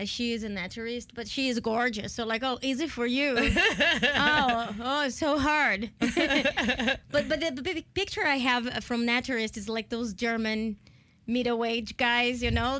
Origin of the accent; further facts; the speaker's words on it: Brazil; I'm from Brazil.